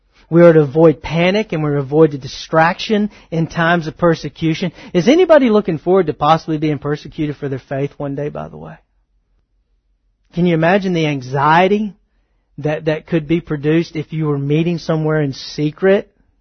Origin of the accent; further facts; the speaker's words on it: Texas, United States; I'm from East Texas, so bear with me.